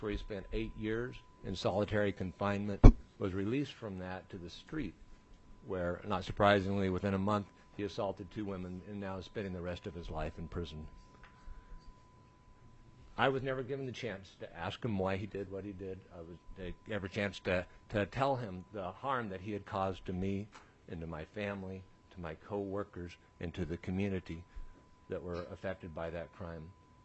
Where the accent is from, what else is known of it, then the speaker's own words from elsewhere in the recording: Rochester, United States; and I am from Rochester